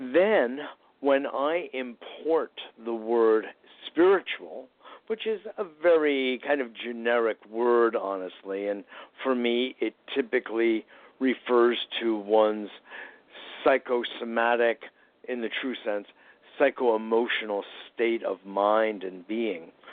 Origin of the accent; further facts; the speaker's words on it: Westport, Connecticut, United States; also born or lived in Forest Hills; I'm originally from Forest Hills, although I grew up in Southern Connecticut, in Westport, Connecticut.